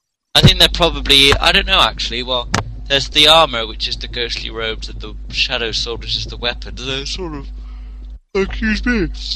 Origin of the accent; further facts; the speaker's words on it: United States; Hi, how are you? I'm American.